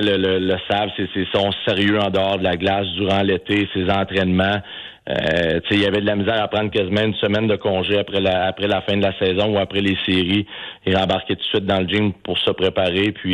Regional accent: Quebec City, Quebec, Canada; on vient de la même place, on vient de Québec.

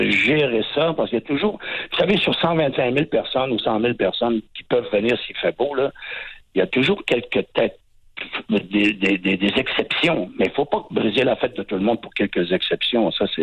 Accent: Alma, Quebec, Canada; je suis très fier d'être Québécois, moi. Puis je suis bleuet, d'Alma. Et j'ai toujours été fier de ce qu'on a accompli, que nos ancêtres ont accompli. Mon ancêtre est arrivé en 1634 à Québec.

